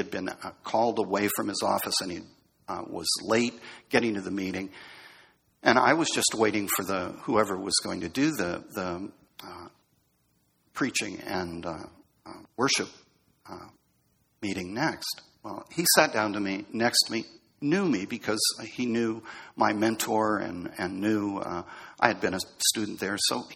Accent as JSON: {"language": "English", "region": "California", "country": "United States", "tie": "born or raised there", "said": "I grew up in Southern California, so I don't really get it at a fundamental level."}